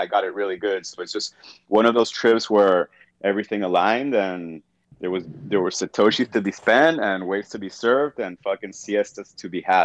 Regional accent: Venezuela; I'm from Venezuela, and it's probably the sketchiest place on earth.

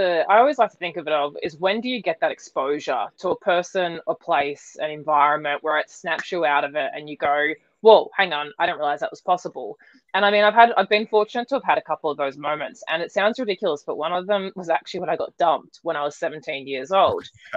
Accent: Australia; moved away as an adult; if you can't tell, as I said, from my accent, I am Australian. So I was raised in Australia and have really, since the age of 18, kind of gone out into the world and explored it

